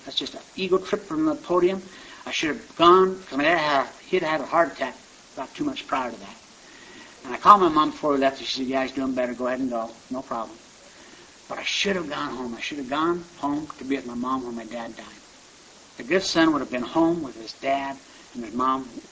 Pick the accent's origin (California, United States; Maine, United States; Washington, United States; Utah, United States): Utah, United States; Orem; I said, well, I grew up in Orem, Utah.